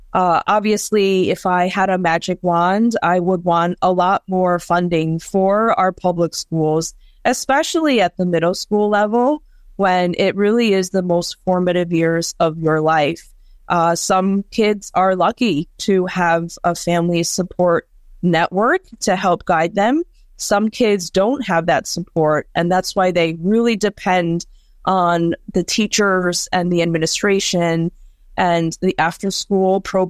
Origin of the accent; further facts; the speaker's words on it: New York, United States; my generation, when I grew up in New York, we never had to think about it like that.